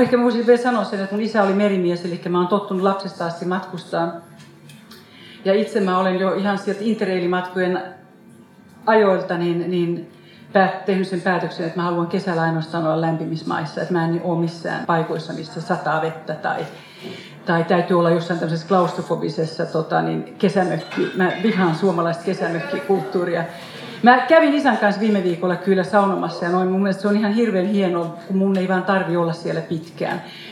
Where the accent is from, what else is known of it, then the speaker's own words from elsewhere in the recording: Helsinki, Uusimaa, Finland; moved away as an adult; Mä oon syntynyt ja kasvanut Helsingissä. Mä oon itse asiassa muuttanut Suomesta ja ylioppilaskirjoitusten jälkeen vuonna 1977. Eli siitä on kauan aikaa. Mä kuulun näihin Suomen kylmän sodan sukupolven lapsiin. Mä synnyin vuonna 1958